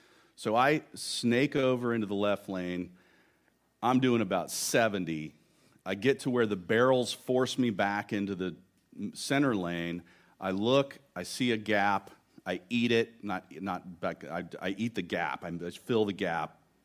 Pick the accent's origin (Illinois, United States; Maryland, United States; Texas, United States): Texas, United States; Houston; So, I grew up in Houston, Texas. More importantly, I learned to drive in Houston, Texas.